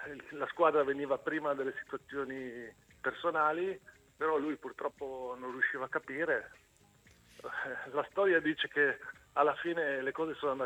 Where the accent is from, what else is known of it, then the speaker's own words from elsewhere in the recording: Turin, Piedmont, Italy; born there; Io sono torinese di nascita, ma di spirito mi sento proprio un uomo del sud